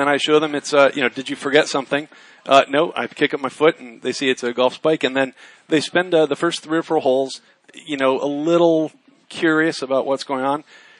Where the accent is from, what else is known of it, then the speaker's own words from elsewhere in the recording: Northeast, United States; I'm from the Northeast, so a lot of, you know, over the river and through the woods, Donald Ross courses.